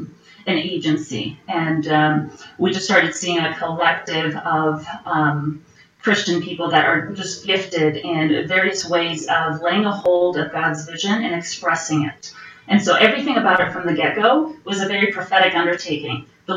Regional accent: Vancouver, British Columbia, Canada; before I met James, I was living in Canada. I'm from Vancouver, BC.

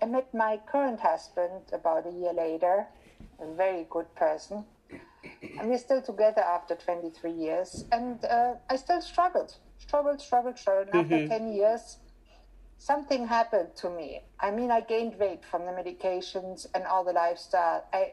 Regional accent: Germany; English is a second language; I reached a ripe old age of 60 by now, which makes me a young adult. I was born and raised in Germany in a middle-class family

